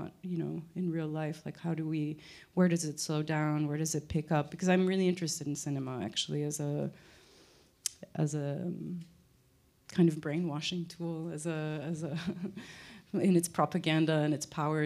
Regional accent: United States; Also growing up in the United States and seeing how, yeah, different oppressed people just keep moving forward.

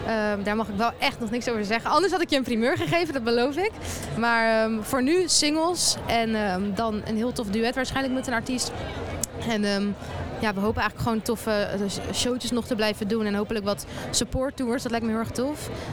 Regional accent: Bunnik, Utrecht, Netherlands; En ik kom uit Utrecht. Of ja, Bunnik. Dat ligt er net naast.

